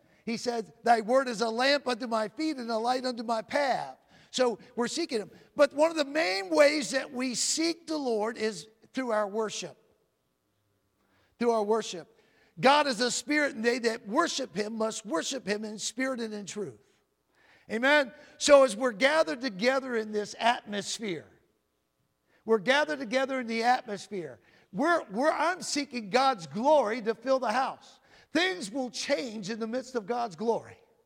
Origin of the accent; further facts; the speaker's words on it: Atlanta, Georgia, United States; born there; my dad was holding a revival when I was born in Atlanta, Georgia.